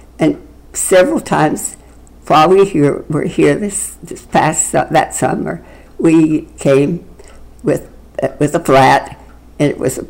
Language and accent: English; Texas, United States; born there; I was born in Northwest Texas in the flatland of the flatland, and it was in 1928 on New Year's Day.